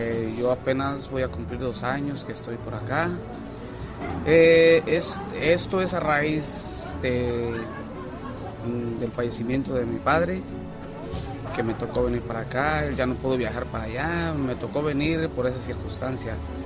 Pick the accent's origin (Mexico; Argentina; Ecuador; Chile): Mexico; Uruapan, Michoacán; Soy del estado de Michoacán, exactamente de Uruapan.